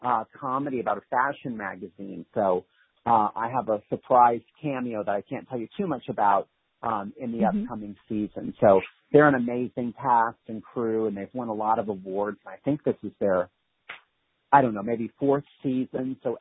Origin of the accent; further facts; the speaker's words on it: Pennsylvania, United States; moved away as an adult; now in New York, United States; And, you know, I grew up in Pennsylvania, but by the time I was, you know, 18, I was kind of in college, and then 21. And then I moved to New York.